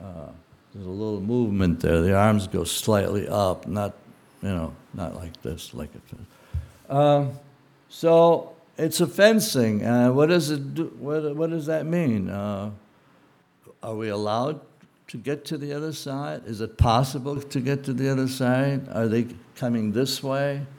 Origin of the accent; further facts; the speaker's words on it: Ukraine; I'm from Ukraine.